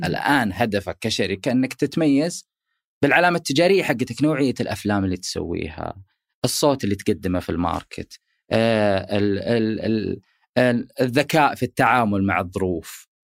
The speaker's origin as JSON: {"language": "Arabic", "country": "Saudi Arabia", "said": "الفنانين عندنا في السعودية مرة كثير المشاريع قليلة"}